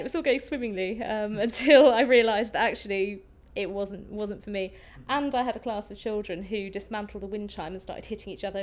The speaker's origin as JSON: {"language": "English", "town": "Coalpit Heath", "region": "South West England", "country": "United Kingdom", "said": "I'm from Bristol, a little village just outside of Bristol, Colpit Heath. No one's ever heard of it. It's never been put on the map, unfortunately."}